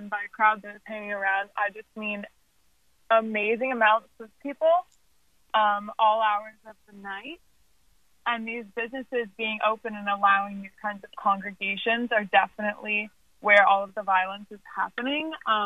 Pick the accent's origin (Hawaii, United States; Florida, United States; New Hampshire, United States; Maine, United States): Florida, United States; Miami; I'm a South Beach resident. I grew up in Miami. I've lived here my entire life.